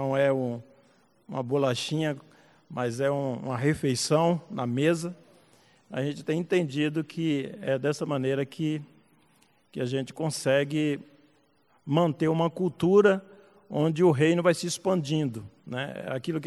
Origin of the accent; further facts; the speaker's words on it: Bahia, Brazil; nós viemos da Bahia em 9, mas aqui eu encontrei um outro baiano. Está ali de Salvador. Então somos 10 lá da Bahia.